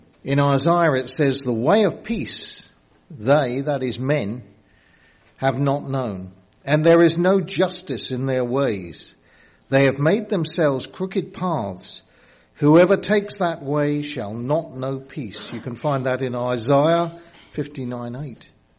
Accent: United Kingdom; I'm from the United Kingdom, from the Brickett Wood Church, which is just about 30 miles northwest of London.

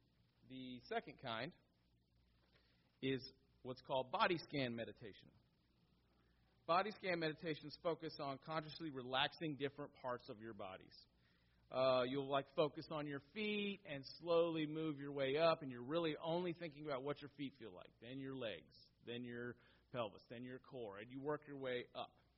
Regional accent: Illinois, United States; I don't mind the spring here rather than where I grew up in Illinois because I don't have the allergies here. And the spring back in Illinois killed me.

